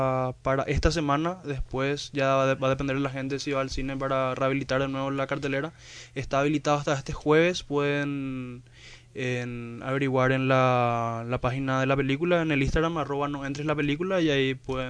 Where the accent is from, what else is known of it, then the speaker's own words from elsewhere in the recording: Ciudad del Este, Alto Paraná, Paraguay; yo soy de Ciudad del Este, en Ciudad del Este está creciendo mucho también la movida urbana, musical, y tenemos conciertos por allá